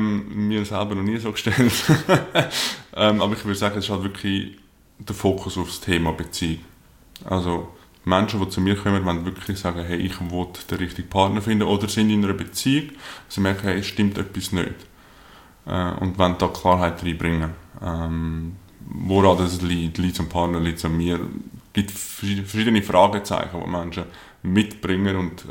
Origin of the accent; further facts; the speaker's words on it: Zurich, Switzerland; aufgewachsen hier in der Nähe von Zürich am Zürichsee.